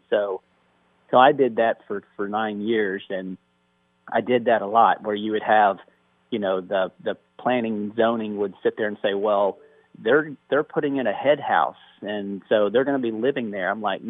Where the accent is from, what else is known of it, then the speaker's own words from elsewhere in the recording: Oklahoma, United States; And so I'm originally from Oklahoma, was born and raised in South Central Oklahoma and graduated from Oklahoma State University